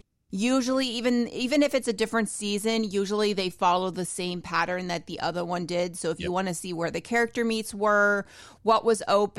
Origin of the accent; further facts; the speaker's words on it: Florida, United States; And I can handle the heat. I'm from South Florida. I can handle the heat